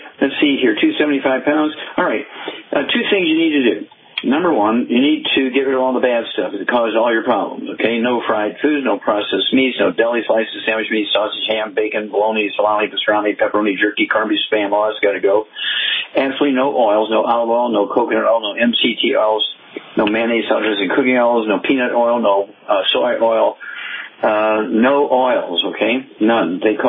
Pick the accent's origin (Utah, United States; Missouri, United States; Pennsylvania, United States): Missouri, United States; Let's start out in Missouri, my home state, where I grew up.